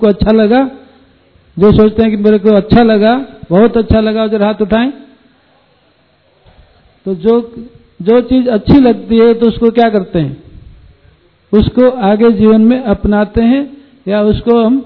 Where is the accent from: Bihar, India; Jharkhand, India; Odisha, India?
Odisha, India; क्योंकि मैं जगन्नाथ भूमि से बिलोंग करता हूं